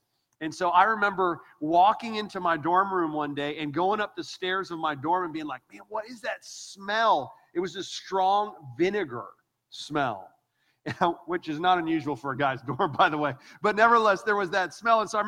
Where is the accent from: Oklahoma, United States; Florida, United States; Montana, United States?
Florida, United States; Orlando; also born or lived in Naples, Florida; now in Winston-Salem, United States; So I grew up in Orlando, Florida. That's where I'm from. That's where I grew up.